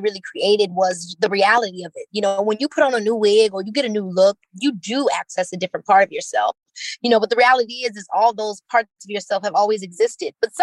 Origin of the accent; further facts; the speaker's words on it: Chicago, Illinois, United States; Well, I mean, as you know, coming from Chicago, the Great Migration, many of our mothers, grandmothers, grandfathers, and so on are all f